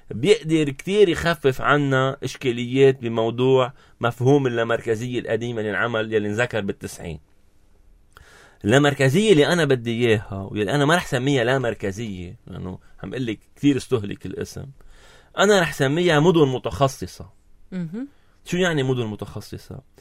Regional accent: Lebanon; حياتنا مع بعضنا كلبنانيين

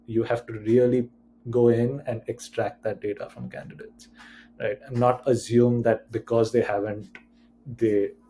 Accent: India; moved away as an adult; even though I grew up in India, but I've been here for the last 8 years and most of my career is here.

